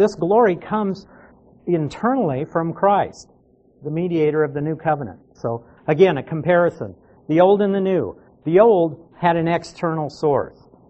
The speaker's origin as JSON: {"language": "English", "region": "Nebraska", "country": "United States", "said": "Now, you all know I came from Nebraska. And I lived in Nebraska. I lived clear out on a farm in the boonies."}